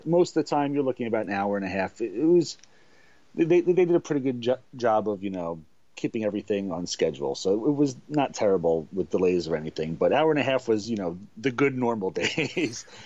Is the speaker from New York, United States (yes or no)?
yes; West Islip, New York, United States; also born or lived in New Jersey; now in Florida, United States; I grew up in West Islip. It's on Long Island in New York. I lived there till I was 18 and went off to college.